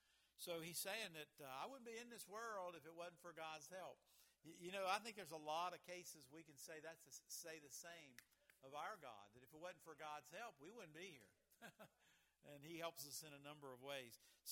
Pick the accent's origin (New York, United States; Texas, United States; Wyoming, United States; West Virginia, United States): West Virginia, United States; We're even from different. I'm from Fayette County. Anybody here from Fayette County? Anybody from Southern West Virginia?